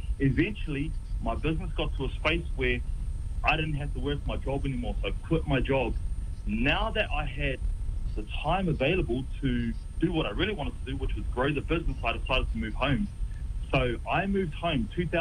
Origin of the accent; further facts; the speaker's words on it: New Zealand; I come from New Zealand. I come from a community where there are a lot of Polynesians